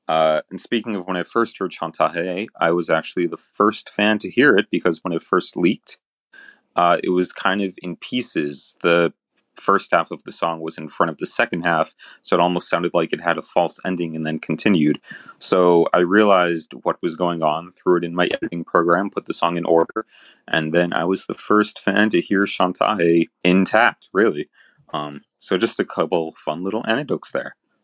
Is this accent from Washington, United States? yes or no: no; New York City, New York, United States; from New York City